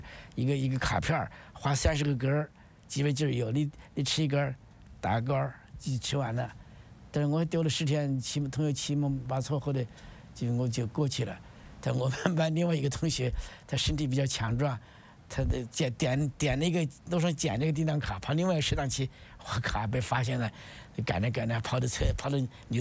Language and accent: Chinese; China; 我们中国人